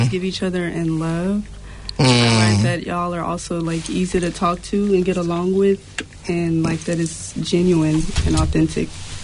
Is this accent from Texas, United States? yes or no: yes; Houston, Texas, United States; now in Auckland, New Zealand; I come from the States, Houston, Texas, to be specific. I came to Auckland, New Zealand to pretty much learn more